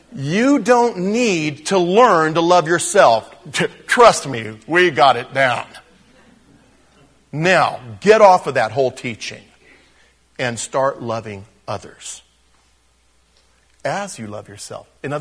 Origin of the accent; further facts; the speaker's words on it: United States; But I'm going to call it Shema, because I'm just an American.